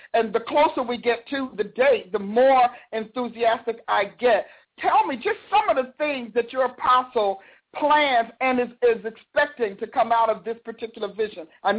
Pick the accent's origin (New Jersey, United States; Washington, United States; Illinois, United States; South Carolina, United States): New Jersey, United States; You know that I'm from Jersey